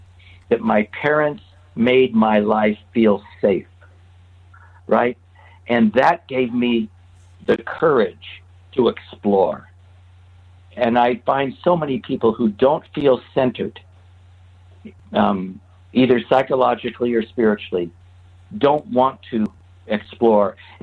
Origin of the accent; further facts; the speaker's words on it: New York, United States; I was raised in the New York area in the 60s, and believe New York was the center of the universe, man.